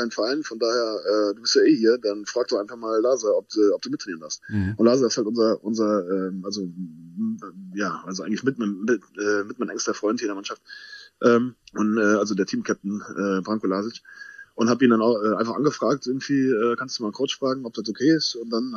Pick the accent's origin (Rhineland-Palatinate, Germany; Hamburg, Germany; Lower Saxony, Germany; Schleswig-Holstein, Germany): Rhineland-Palatinate, Germany; Wittlich; in Wittlich und halt mit Umgebung drumherum, mit Tante, Oma, Großeltern, wie auch immer. War wie gesagt zu Hause